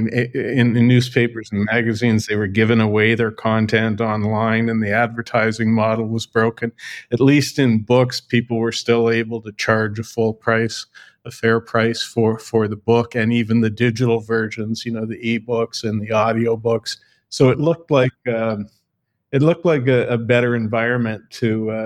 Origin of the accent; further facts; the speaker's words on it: Edmonton, Alberta, Canada; But I grew up in Edmonton, Canada, where there weren't a lot of publishing companies.